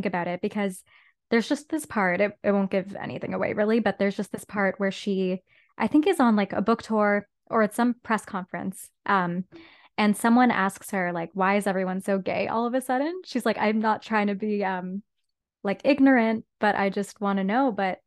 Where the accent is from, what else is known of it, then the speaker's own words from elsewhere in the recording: Whitby, Ontario, Canada; I grew up in Whitby, Ontario, so like from Toronto it's about an hour away, but it's very like small town vibes, like very white, very hetero.